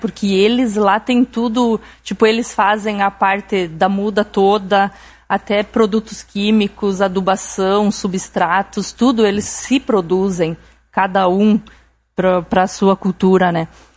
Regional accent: Nova Roma do Sul, Rio Grande do Sul, Brazil; also born or lived in Antônio Prado; now in Passo Fundo, Brazil; Eu nasci em Antônio Prado, criada em Nova Roma do Sul, que é interior ali de Antônio Prado.

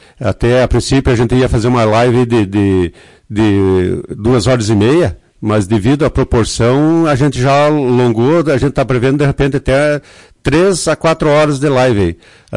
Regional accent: Lagoa Vermelha, Rio Grande do Sul, Brazil; acho que Lagoa Vermelha merece, eu sou de Lagoa

